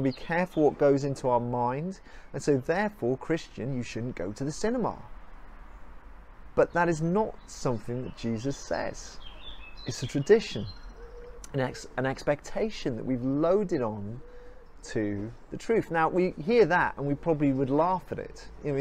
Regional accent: Cardiff, Wales, United Kingdom; I remember growing up in Wales, in Cardiff

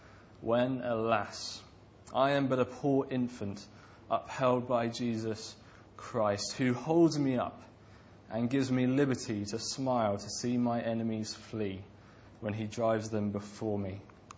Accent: East of England, United Kingdom; I'm from Suffolk, so I won't say anything.

